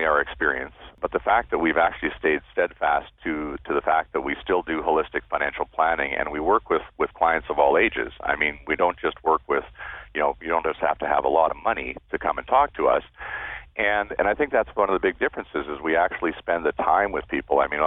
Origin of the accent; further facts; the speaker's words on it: Moose Jaw, Saskatchewan, Canada; Well, I guess I grew up in Moose Jaw, and so not too far from Regina, and moved to Saskatoon in 1986 for school. And, after that, I stuck in Saskatchewan.